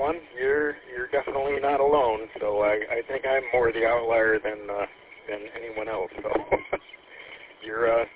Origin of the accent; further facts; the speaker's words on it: Troy, Michigan, United States; now in Birch Run, United States; Well, I graduated high school in Troy in southeast Michigan. Currently, I'm in Birch Run